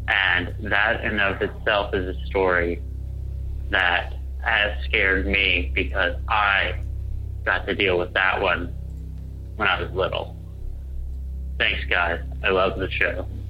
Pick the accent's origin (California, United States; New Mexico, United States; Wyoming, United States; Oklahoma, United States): Oklahoma, United States; Edmond; I am from Edmond, Oklahoma.